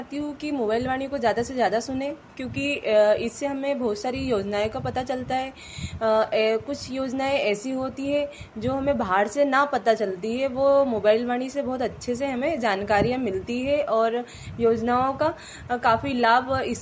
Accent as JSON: {"language": "Hindi", "town": "Raju", "region": "Madhya Pradesh", "country": "India", "said": "मैं ग्राम रजू जिला खंडवा की रहने वाली हूँ।"}